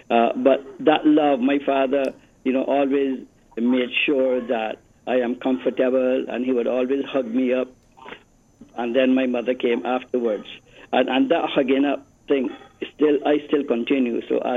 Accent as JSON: {"language": "English", "country": "India", "moved": "yes", "lives_now": "Barbados", "said": "But now I realize that I was building bridges from the time I came from India, because no one ever questioned my faith."}